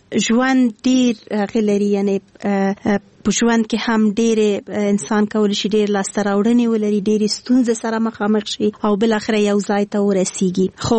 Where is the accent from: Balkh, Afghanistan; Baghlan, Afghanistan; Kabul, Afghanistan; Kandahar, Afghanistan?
Kabul, Afghanistan; born there; زه د اصلا پلار مې د خوست ده، مور مې د پکتیا ده، او زه په خپله کابل کې زیږیدلی یم، خو په هر صورت د خوست ایل کېږم.